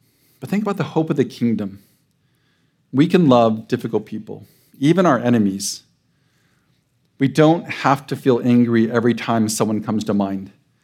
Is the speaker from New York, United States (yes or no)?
no; California, United States; We're from Southern California, so I don't think we have any idea what that means.